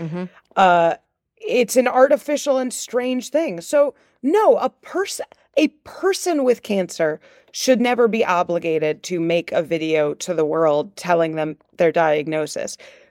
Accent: Chicago, Illinois, United States; born there; I was born in Chicago.

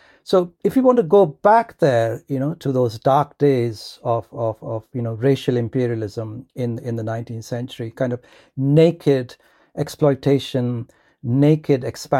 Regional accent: India; I grew up in India in a Hindu nationalist family

